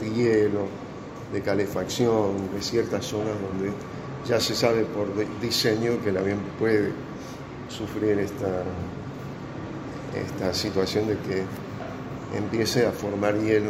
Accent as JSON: {"language": "Spanish", "country": "Argentina", "tie": "born or raised there", "said": "Eso duele como argentino. Yo que soy viejo, me crié en otra Argentina que crecía."}